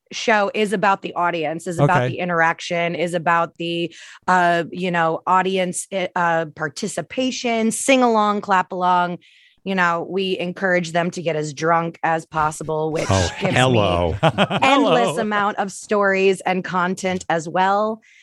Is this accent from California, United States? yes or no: no; Tampa, Florida, United States; I am from Florida originally, born and raised in Tampa.